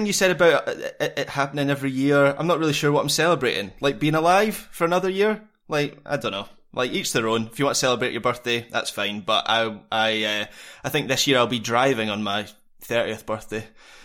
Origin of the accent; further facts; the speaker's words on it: Scotland, United Kingdom; I'm Scottish, what can I say? It's in the DNA.